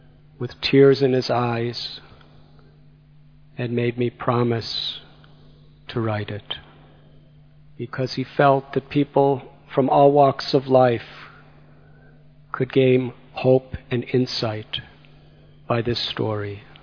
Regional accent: Chicago, Illinois, United States; born there; I was born in 1950 in Chicago. And when I became a teenager, it was the 1960s.

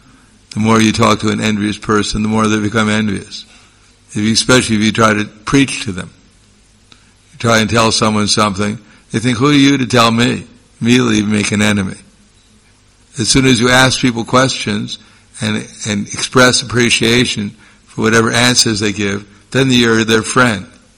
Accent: Kranj, Slovenia; English is a second language; Yes, I'm from Slovenia.

